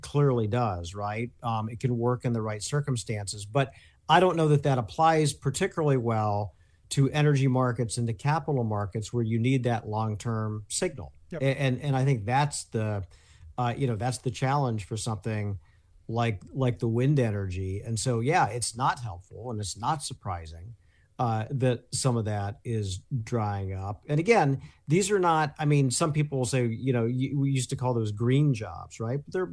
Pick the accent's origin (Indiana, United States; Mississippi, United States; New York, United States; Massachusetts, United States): Indiana, United States; My home state of Indiana.